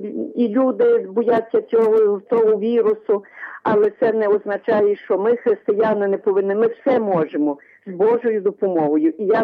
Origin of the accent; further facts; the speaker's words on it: Lviv Oblast, Ukraine; я сама, ну, з Львівської області родом